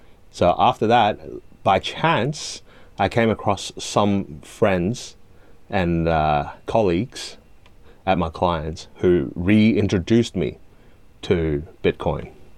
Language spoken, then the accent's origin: English; Australia; moved away as an adult; now in Hong Kong; I was living in Hong Kong until I was 7, and then I moved to Australia. So I grew up in Australia, and basically went through school, university, and then worked there for a bit